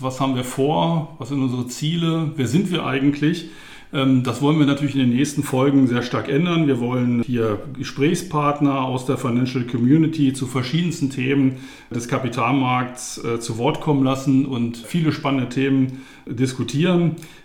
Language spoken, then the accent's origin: German; Lower Saxony, Germany; born there; now in Frankfurt, Germany; ich bin 53 Jahre alt, gebürtiger Niedersachse, lebe aber seit über 20 Jahren mittlerweile in Frankfurt und das auch sehr, sehr gerne.